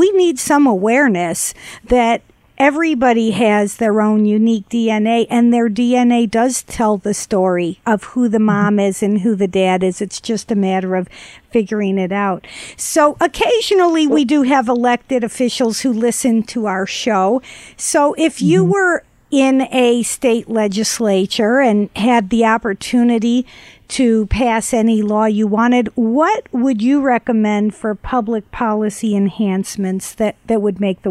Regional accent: Missouri, United States; I know you're from California, where you have people way to the left end of the spectrum, but I'm from Missouri, where the majority of the people are pro-life.

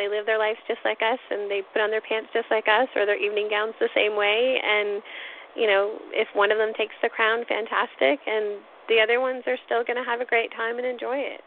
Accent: United States; Everyone tells me, even though I'm American, that I just have that very, you know, spicy Hispanic kind of personality.

